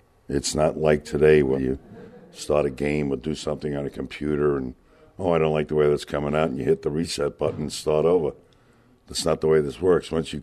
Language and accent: English; Babylon, New York, United States; I'm from Babylon, Long Island. I've been a member of the club since 1967.